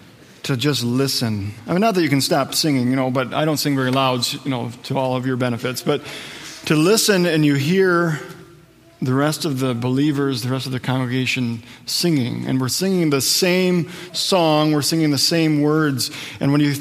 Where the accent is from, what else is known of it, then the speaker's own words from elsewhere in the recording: Wadena, Minnesota, United States; He was speaking in my hometown of Wadena.